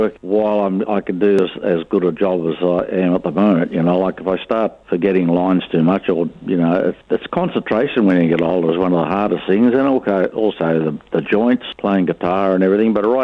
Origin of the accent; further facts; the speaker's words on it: Victoria, Australia; born there; Even though I was born in Victoria, I regard myself as an East Aussie, if I have to regard myself any kind of Aussie. You know, I've lived in all the states on the East, except Tassie.